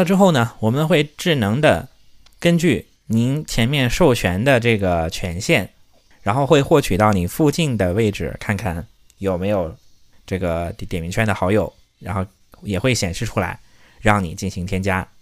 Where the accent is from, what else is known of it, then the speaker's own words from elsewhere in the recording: Heilongjiang, China; 那大家都知道我是黑龙江的